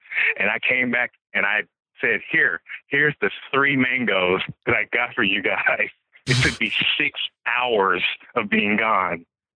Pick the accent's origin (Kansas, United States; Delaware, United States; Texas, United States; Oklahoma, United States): Kansas, United States; And I was this kid from Kansas, basically, you know, going to school at the University of Washington.